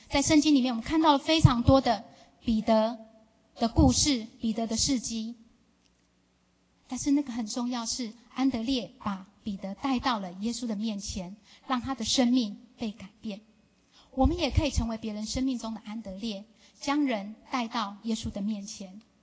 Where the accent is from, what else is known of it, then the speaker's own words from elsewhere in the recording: Taiwan; 有许多的外国人来到了我们台湾来工作